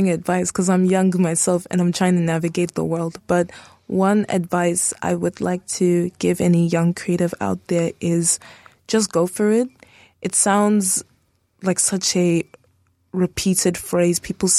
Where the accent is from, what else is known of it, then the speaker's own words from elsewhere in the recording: South Africa; also born or lived in Nigeria; now in New Zealand; So I was born in Nigeria, but I grew up in South Africa for 10 years before coming to New Zealand.